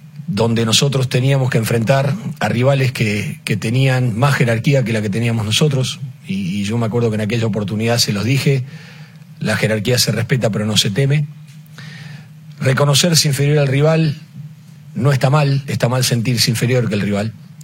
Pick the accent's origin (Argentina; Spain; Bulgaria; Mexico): Argentina; yo le voy a decir una cosa como argentino, no como técnico de la selección paraguaya.